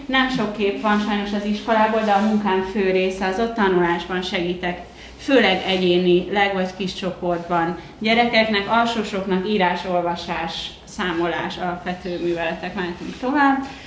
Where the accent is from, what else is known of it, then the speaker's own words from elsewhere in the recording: Budapest, Hungary; tehát én budapesti vagyok, és nem vagyok vanyarci benszülött.